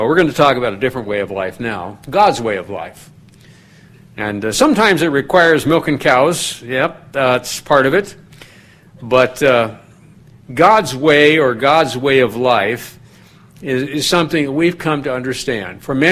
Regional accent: South Dakota, United States; it isn't as cold as what I grew up with in South Dakota. We had milk cows.

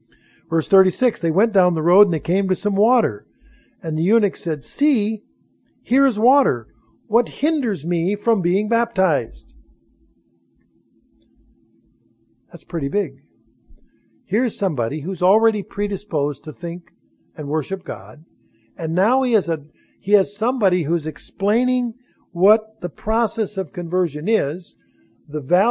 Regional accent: New York, United States; You know, I was raised in the North Country and I never shivered so much as I did that day.

